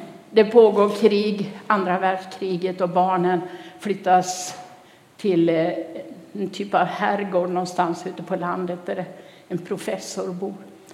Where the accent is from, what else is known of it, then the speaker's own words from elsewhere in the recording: By, Dalarna County, Sweden; Jag kommer ju från södra Dalarna, en by som heter By. Och norr om det, i By växte jag upp